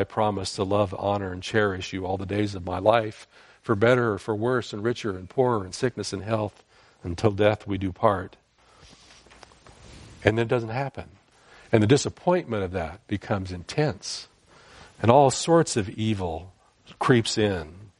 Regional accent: San Jose, California, United States; Growing up in San Jose, we had down in downtown San Jose, we had a rescue mission down there.

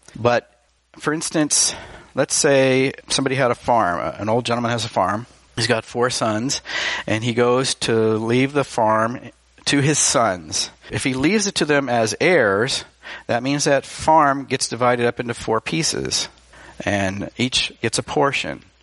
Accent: United States; although as American Christians we sometimes fall into

